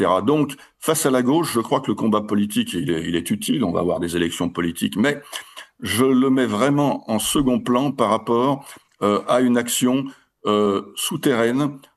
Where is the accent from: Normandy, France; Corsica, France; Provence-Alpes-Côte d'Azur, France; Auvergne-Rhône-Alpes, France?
Auvergne-Rhône-Alpes, France; Lyon; Bon, vous savez que je suis lyonnais.